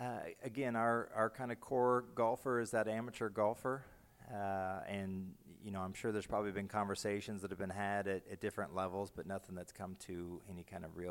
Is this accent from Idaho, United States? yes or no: yes; Boise, Idaho, United States; I'm originally from Boise, Idaho.